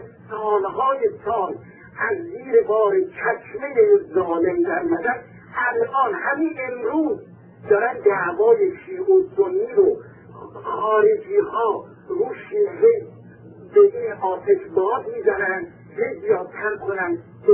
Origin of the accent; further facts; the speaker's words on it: Tehran, Tehran Province, Iran; من از تهران اومدم و گرفتم هم از تحصیلات مهندسم